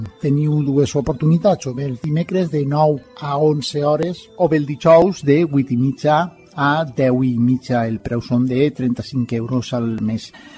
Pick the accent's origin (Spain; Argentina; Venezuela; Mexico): Spain; Valencian Community; como valencianos solidarios con nuestros hermanos catalanes